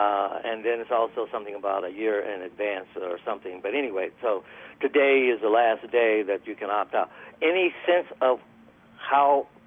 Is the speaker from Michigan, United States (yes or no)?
yes; Detroit, Michigan, United States; Yes, I'm from Detroit.